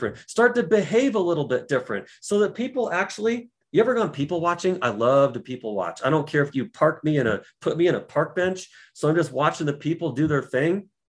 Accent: Colorado, United States; I say all the way because we're from Colorado.

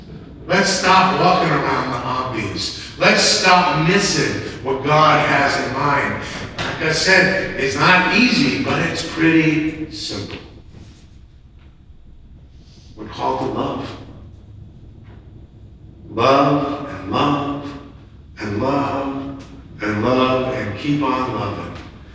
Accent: New York, United States; Remember, I'm from New York.

